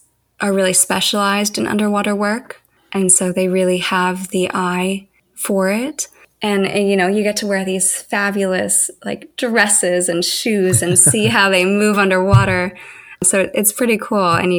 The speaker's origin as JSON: {"language": "English", "town": "Calgary", "region": "Alberta", "country": "Canada", "tie": "born or raised there", "said": "I grew up in Calgary surrounded by world-class mountains"}